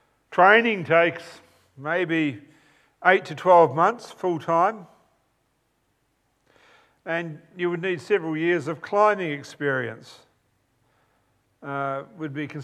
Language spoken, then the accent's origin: English; New Zealand; being an ardent New Zealander, you all know I'm a New Zealander, right?